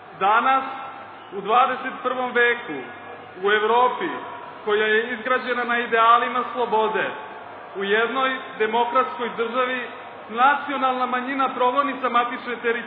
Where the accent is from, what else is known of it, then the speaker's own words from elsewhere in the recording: Serbia; svi mi koji smo rođeni i odrasli u Srbiji, koji se školujemo na Prištinskom univerzitetu u Srbiji